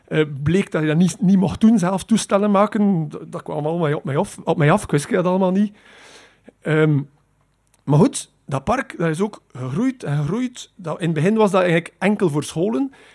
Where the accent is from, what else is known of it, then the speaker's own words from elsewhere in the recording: Poperinge, Flanders, Belgium; Ik ben opgegroeid in Poperingen